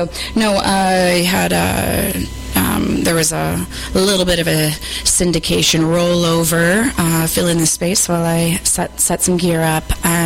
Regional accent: Spring Lake Park, Minnesota, United States; also born or lived in Fridley; I was born in Fridley, and raised in Spring Lake Park, which is right next to Columbia Heights, which was in the news.

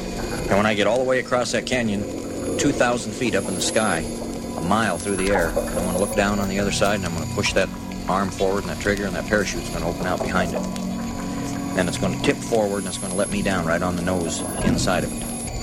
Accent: Butte, Montana, United States; I saw a daredevil one time in my hometown of Butte, Montana, performing and driving a car.

